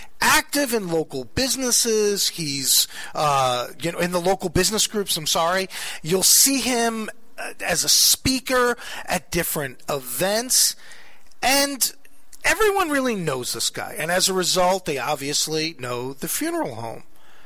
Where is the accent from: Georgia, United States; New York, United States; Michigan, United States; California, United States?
New York, United States; from Long Island, right? Like, I know that's a big shock to you guys. You would never know it by my accent.